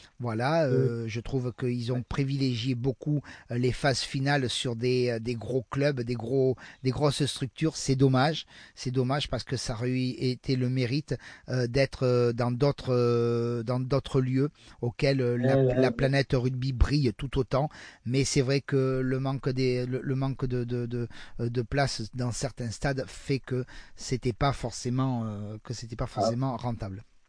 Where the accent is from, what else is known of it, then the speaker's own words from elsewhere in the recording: France; 2023, Coupe du Monde chez nous, en France.